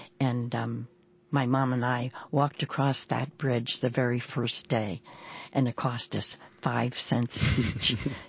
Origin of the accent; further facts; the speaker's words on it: San Francisco, California, United States; born there; now in Chicago, United States; I was born in San Francisco, and it's a city, everybody's favorite city as far as I'm concerned. However, I have adapted my ways of life in Chicago.